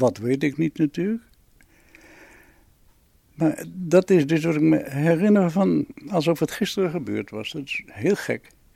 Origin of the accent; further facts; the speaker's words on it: Amsterdam, North Holland, Netherlands; Ik ben geboren in Amsterdam, achter het concertgebouw, in de Van Breestraat nummer 14. Daar heb ik dus de eerste 9 jaar gewoond.